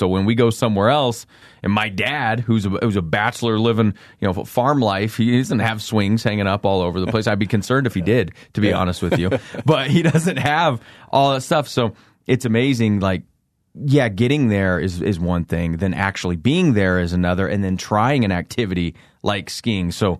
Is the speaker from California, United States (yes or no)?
no; Colorado, United States; I grew up in Eastern Colorado, about 3.5 hours from here